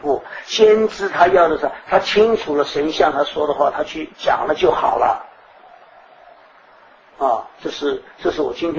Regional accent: China; 我们从前我们中国人讲的怎么样

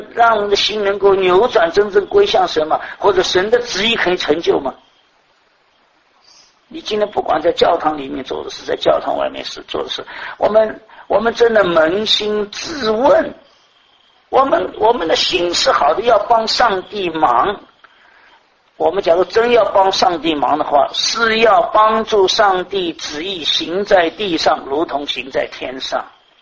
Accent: China; 特别我们中国人，脑就是脑，心就是心

